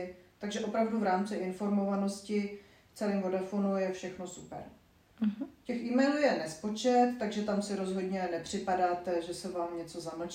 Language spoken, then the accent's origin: Czech; Bratislava, Bratislava Region, Slovakia; jsem žena, je mi 47 let a pocházím ze Slovenska, z Bratislavy.